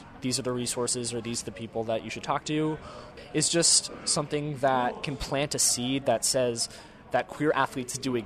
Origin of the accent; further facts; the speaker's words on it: South Bend, Indiana, United States; I'm a sophomore on the Yale swimming and diving team, and I'm from South Bend, Indiana.